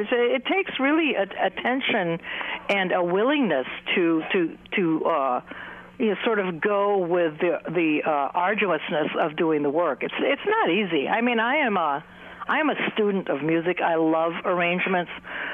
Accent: Manila, Metro Manila, Philippines; my father was American, and we grew up in Manila, and my sister and I were playing ukuleles sitting by the transistor radio

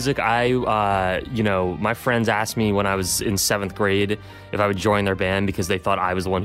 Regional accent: Queens, New York, United States; also born or lived in Hastings; I grew up in Queens and then I moved to Hastings.

